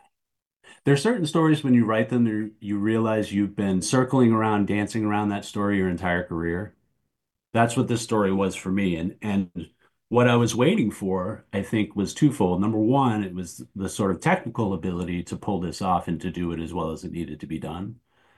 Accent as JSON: {"language": "English", "town": "Waterville", "region": "Maine", "country": "United States", "tie": "born or raised there", "said": "I mean it literally because I grew up in Waterville"}